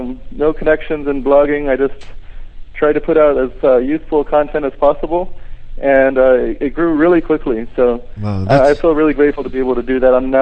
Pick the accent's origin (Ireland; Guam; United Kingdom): Guam; also born or lived in Oregon / California / Seattle; I was born in Oregon, but I've lived in the Bay Area in California, also in Seattle. I've lived most of my life here on Guam. I went to school here, grew up here, and it's home for me.